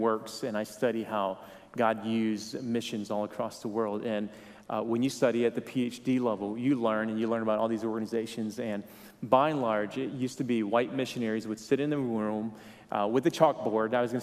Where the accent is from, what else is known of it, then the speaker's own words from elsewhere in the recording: United States; as an American, you know, and I am an American